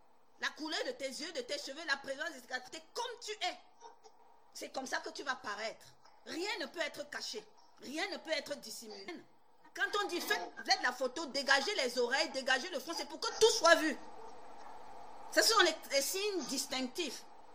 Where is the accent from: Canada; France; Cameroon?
Cameroon; Même comme aujourd'hui, on a plutôt tendance à cacher qu'on est Camerounais.